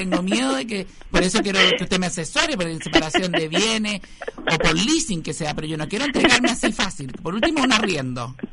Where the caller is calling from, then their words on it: San Rosendo, Biobío, Chile; De la misma zona de San Rosendo.